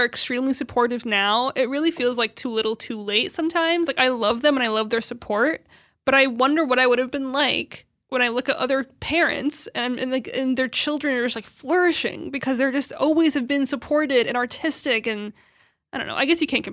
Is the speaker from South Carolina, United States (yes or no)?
no; San Diego, California, United States; I grew up in San Diego mostly.